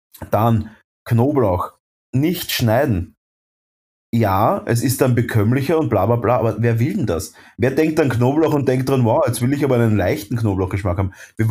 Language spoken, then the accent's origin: German; Vienna, Austria; Ah, Bussi, sagt man bei uns in Wien. Bussi.